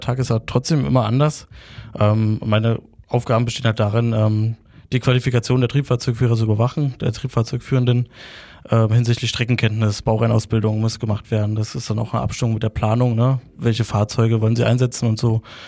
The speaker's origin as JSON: {"language": "German", "region": "Berlin", "country": "Germany", "said": "Ich bin auch Berliner"}